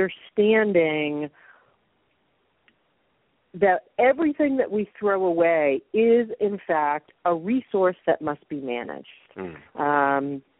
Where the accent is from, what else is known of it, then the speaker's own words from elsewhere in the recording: Massachusetts, United States; I grew up actually back in Massachusetts, and we had little compartments where you had to put the paper in one compartment